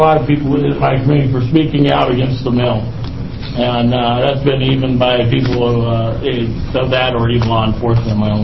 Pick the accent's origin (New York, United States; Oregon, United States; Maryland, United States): Oregon, United States; Toledo; I'm from Toledo, Oregon. I live right next to a mill.